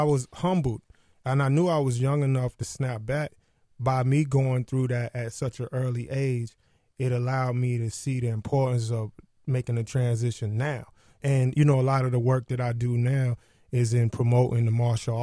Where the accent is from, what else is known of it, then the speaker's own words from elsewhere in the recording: the South, United States; I grew up in the South and, you know, eating soul food and fast food and junk food.